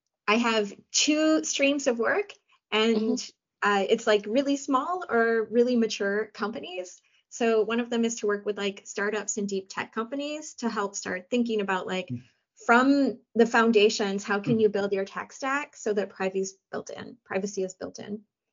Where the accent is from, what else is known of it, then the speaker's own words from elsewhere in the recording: Michigan, United States; now in Switzerland; I'm from, actually, I grew up in Michigan, which is where Detroit is.